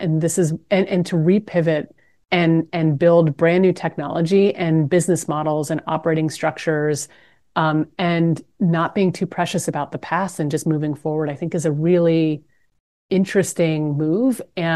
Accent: Canada; Because we're Canadian, I'll use that analogy.

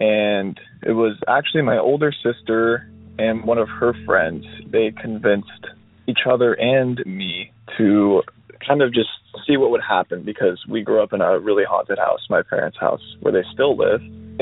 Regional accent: Oregon, United States; I'm from Oregon.

